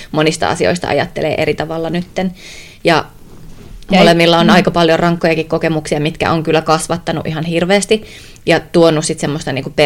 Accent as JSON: {"language": "Finnish", "town": "Jyväskylä", "region": "Central Finland", "country": "Finland", "tie": "born there", "said": "mä asun meidän synnyin paikkakunnalla Jyväskylässä."}